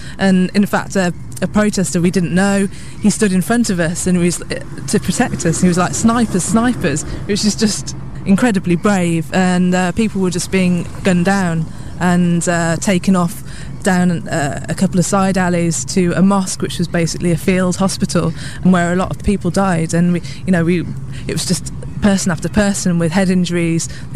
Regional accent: London, United Kingdom; people love the fact that we're from London

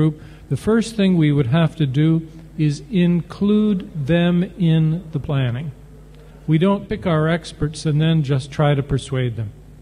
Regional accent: Canada; given that I'm from Canada

